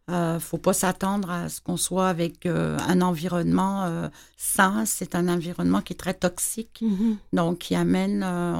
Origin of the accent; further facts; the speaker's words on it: Martinique; moved away; fait que tout ça ensemble fait qu'à un moment donné là je suis partie de la Martinique. Il fallait que je parte.